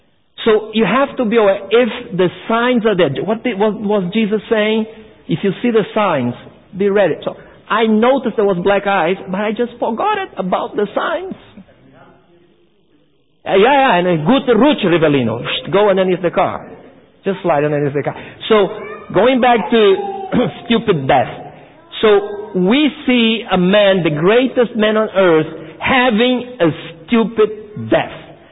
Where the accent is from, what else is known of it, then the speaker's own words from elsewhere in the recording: Brazil; I mean, I come originally from Brazil, and what we see nowadays in Brazil, it's so weird.